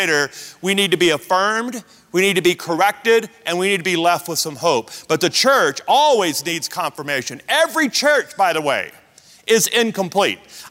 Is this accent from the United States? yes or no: yes; the South, United States; That speaks to my Southern background. You know, I'm from the South.